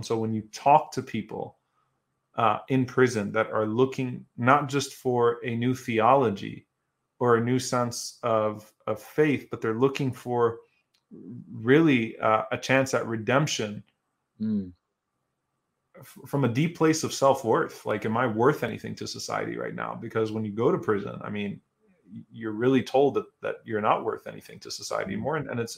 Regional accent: United States; that was a proud moment for us as American Muslims.

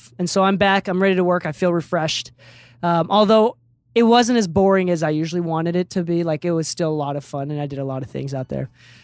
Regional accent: Okinawa, Japan; Hence why I look like a Hispanic Asian. It's because I'm from Okinawa.

